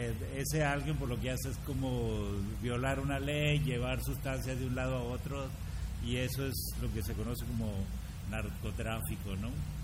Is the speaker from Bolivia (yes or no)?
yes; Bolivia; particularmente los de mi tierra, los bolivianos